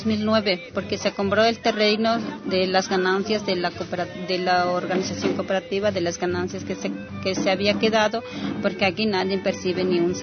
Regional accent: Acatlán, Guerrero, Mexico; vengo en la comunidad de Acatlán, municipio de Chilapa

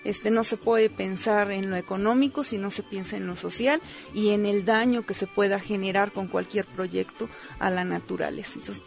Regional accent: Hidalgo, Mexico; now in Ixmiquilpan, Mexico; Yo vengo del estado de Hidalgo, de la sierra del estado de Hidalgo, del municipio de Los Ochitlán Hidalgo. Actualmente vivo en Ixmiquilpan, tengo 25 años.

